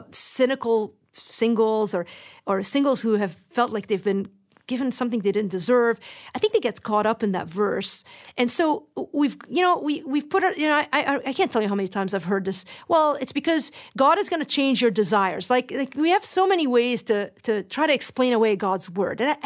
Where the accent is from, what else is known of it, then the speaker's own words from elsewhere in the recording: Lebanon; I just remember growing up in Lebanon